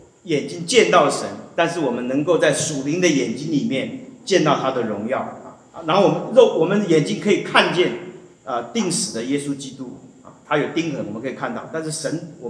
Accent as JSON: {"language": "Chinese", "country": "China", "said": "我们中国人看到益处都有很多的 connotation， 望文生义"}